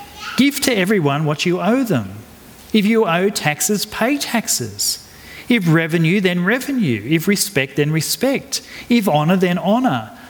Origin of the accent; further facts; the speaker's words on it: Australia; And although I'm a citizen of heaven as well, it does not excuse me from my duties of being an Australian citizen.